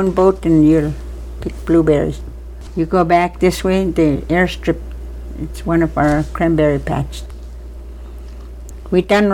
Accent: Minto, Alaska, United States; I was born in Minto, 1928, and I'm still in Minto. I wouldn't leave Minto.

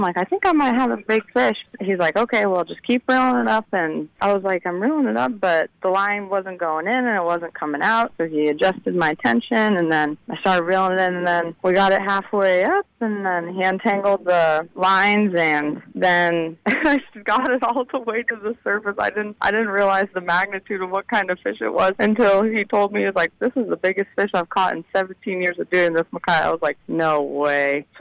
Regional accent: Fairbanks, Alaska, United States; I'm from Fairbanks, but I haven't been down here probably since I was a little girl, like 10, 15 years ago

